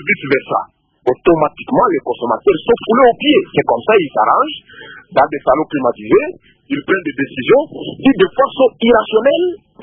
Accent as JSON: {"language": "French", "region": "Ituri", "country": "DR Congo", "said": "Par exemple, chez nous, en Ituri"}